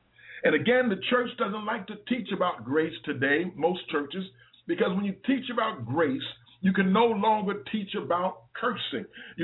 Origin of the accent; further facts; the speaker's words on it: New York City, New York, United States; I remember as a young kid growing up in New York City, I grew up in the inner city